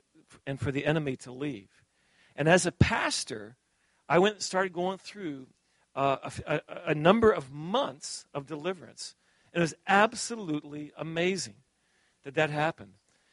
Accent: New York City, New York, United States; also born or lived in Canada; because I'm Canadian, but I was raised in New York City.

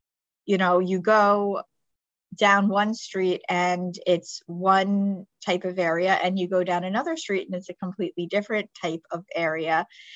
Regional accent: New York, United States; I mean, I grew up here in New York, but I spent a lot of time going down to visit my snowboard grandparents down in Palm Beach.

